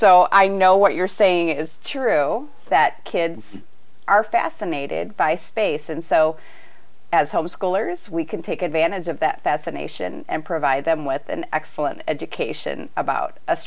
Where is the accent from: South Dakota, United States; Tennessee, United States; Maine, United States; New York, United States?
South Dakota, United States; Well, you know, I was raised in South Dakota, which I have described as living in a planetarium at night.